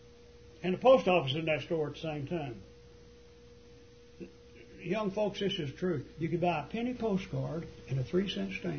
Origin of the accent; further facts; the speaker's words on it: Texas, United States; When I'm a little boy growing up in Dickens County, Texas, we lived about a quarter of a mile, maybe that much.